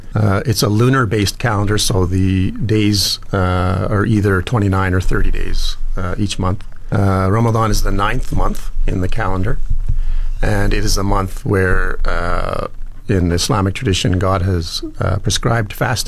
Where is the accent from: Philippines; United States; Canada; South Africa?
Canada; Edmonton, Alberta; now in Fort McMurray, Canada; I was born and raised in Edmonton. I worked as a teacher there in a private school for a few years, and then saw some opportunities here.